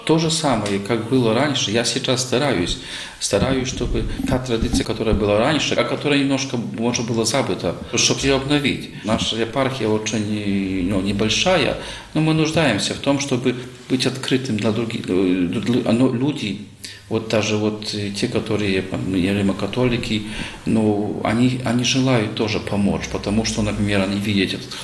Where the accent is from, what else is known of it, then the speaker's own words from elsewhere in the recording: Belarus; Естественно, что я белорус